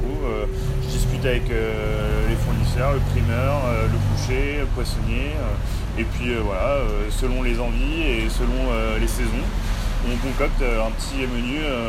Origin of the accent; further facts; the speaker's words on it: Paris, Île-de-France, France; now in Bordeaux, France; Moi je viens de Paris à la base, j'ai fait ma formation en alternance chez Ferrandi à Paris et je travaillais au Jules Verne en tant qu'apprenti. Et je suis à Bordeaux depuis un an.